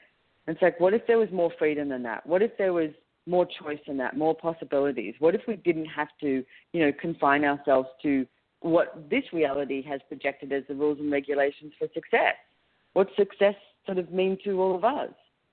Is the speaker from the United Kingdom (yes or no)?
no; Australia; I'm from Australia, and I think it's very funny, when I went to America and I was traveling around, this is many years ago, when I was like 19